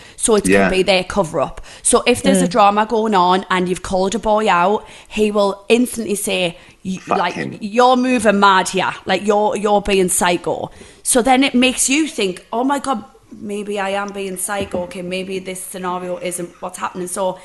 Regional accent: North East England, United Kingdom; accent: Geordie

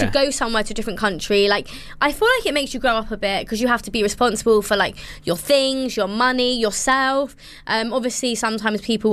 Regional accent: India; Like, I think that conversation as an Indian woman is a lot harder.

